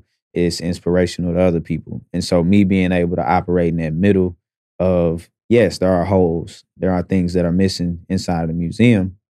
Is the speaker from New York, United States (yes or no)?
no; Tulsa, Oklahoma, United States; Being here, growing up in North Tulsa, we had spots like that.